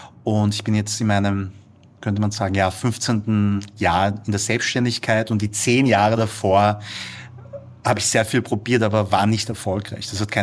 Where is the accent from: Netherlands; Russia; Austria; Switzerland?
Austria; Vienna; aber ich bin Sohn südkoreanischer Einwanderer. Ich bin in Wien geboren und aufgewachsen, aber genetisch, biologisch hundertprozentig koreanisch.